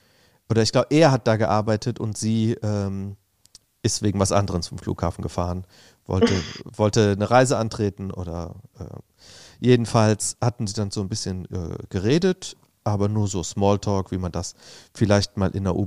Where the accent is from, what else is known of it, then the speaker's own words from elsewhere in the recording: Bad Neuenahr-Ahrweiler, Rhineland-Palatinate, Germany; Nein, ich komme aus Bad Neuenahr-Ahrweiler, aber ich...